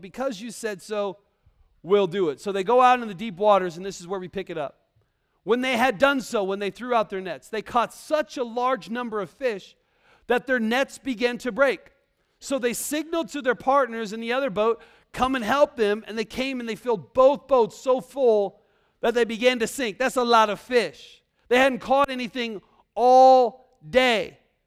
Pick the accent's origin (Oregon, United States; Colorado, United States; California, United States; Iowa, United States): Iowa, United States; So I grew up in Iowa, which is, if you know this, man, the Hawkeye state is a wrestling state.